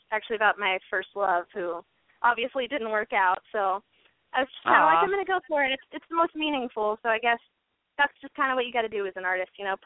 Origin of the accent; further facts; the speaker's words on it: Mesa, Arizona, United States; now in Houston, United States; Yeah, I'm from Mesa, Arizona, originally born there and pretty much raised. And then I'm actually in Houston now